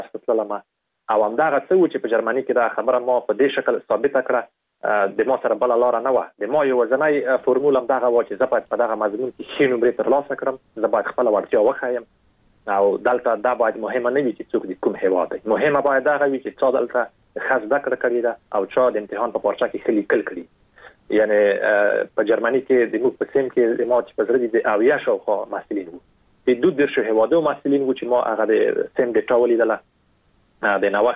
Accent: Afghanistan; او په دې باندې مې لیکلي وو چې زه د افغانستان یم

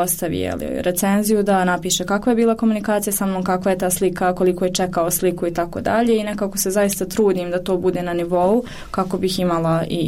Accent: Sarajevo, Federation of Bosnia and Herzegovina, Bosnia & Herzegovina; ja sam ipak iz Sarajeva

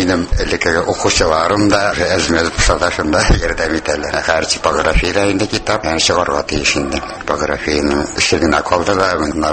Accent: Orenburg Oblast, Russia; 1934 елына киредән Оренбур өлкәсенә күчкән, шунда үзебезнең туган җиребездә яшибез.

